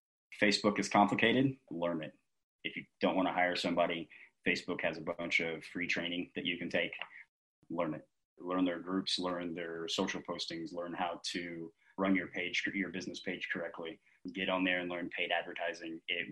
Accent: Ohio, United States; So we're obviously in Fort Mitchell, Kentucky, and I'm actually from the Cincinnati-Dayton area.

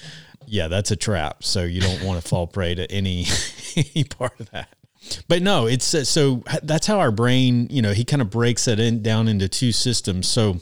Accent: Georgia, United States; Oh, sure did. Yeah, when I was growing up in South Georgia, we had a well.

